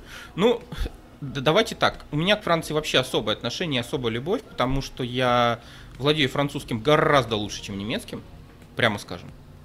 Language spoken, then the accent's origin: Russian; Mannheim, Baden-Württemberg, Germany; Я такой сижу, я понимаю, что никто не знает, что мы из Мангайма, но я так сижу, и у меня ощущение, как будто все на нас пальцем показывают